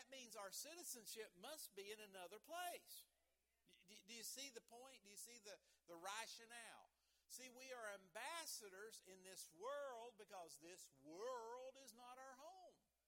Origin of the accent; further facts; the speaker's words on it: West Virginia, United States; born there; glad that God allowed me to be born in the mountains of West Virginia. I'm so glad that I'm a USAer. I'm an American.